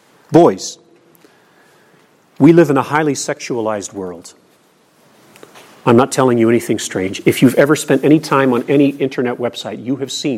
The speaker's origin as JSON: {"language": "English", "country": "Nigeria", "tie": "born or raised there", "said": "I grew up in Nigeria on the mission field"}